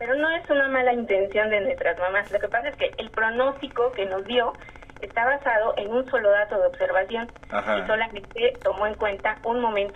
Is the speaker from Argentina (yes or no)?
no; Mexico; si algo nos caracteriza como sociedad mexicana es la solidaridad.